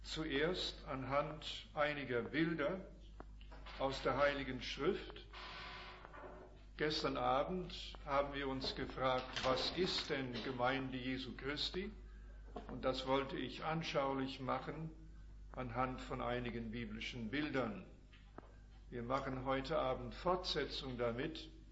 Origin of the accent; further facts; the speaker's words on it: Canada; now in Germany; kommen aus Kanada. Sie ist in den Vereinigten Staaten geboren, ich bin in Kanada geboren. Wir sind dort in deutschsprachigen Kreisen aufgewachsen. Und 1954 kamen wir nach Europa.